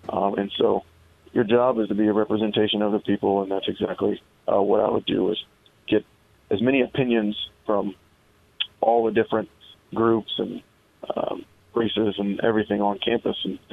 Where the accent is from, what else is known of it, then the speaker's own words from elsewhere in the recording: St. Joseph, Missouri, United States; And so for me, growing up in St. Joe, my parents were heavily involved in the community and they made sure that we were too